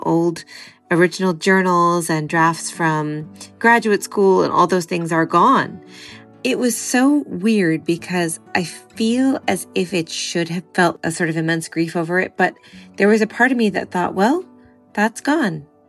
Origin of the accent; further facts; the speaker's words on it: California, United States; I have always been a summer girl, born and raised in California.